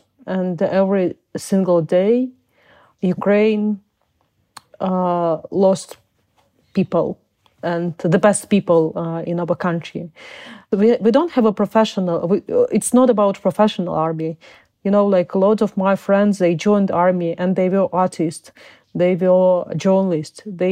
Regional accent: Uzbekistan; born there; English is a second language; also born or lived in Crimea; I was born in Soviet Union. I was born in Uzbekistan, and because people of my nation were terribly deported by Stalin, in order of Stalin, and then we came back to Crimea.

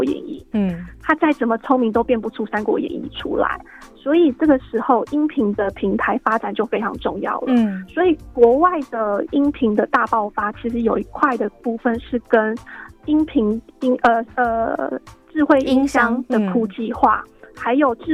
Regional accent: Taiwan; 现在我们台湾人要使用这样子的数位内容

